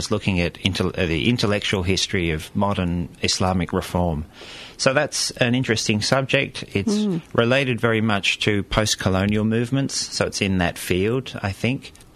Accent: Australia; born or raised there; also born or lived in Liverpool, United Kingdom

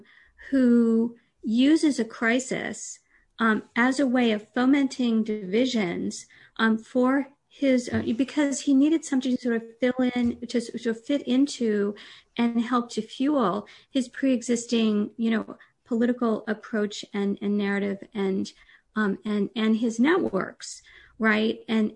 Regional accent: United States; as an American, I have to mention sort of he who should not be named, our last president

